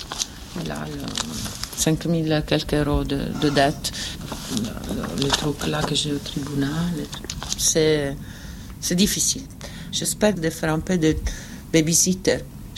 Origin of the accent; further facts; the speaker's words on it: Sicily, Italy; moved away as an adult; now in Paris, France; je viens de l'Italie, de la Sicile. Et il y a 4 ans et demi que je suis là en France.